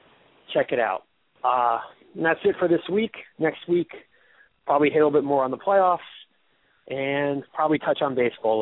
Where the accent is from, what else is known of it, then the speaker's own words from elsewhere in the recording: Wayne, United States; I remember I was in a car in Wayne, my hometown.